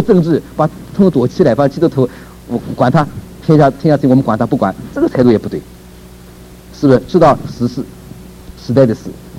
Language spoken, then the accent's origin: Chinese; China; 那么我们是中国人，总归是中国人，对不对？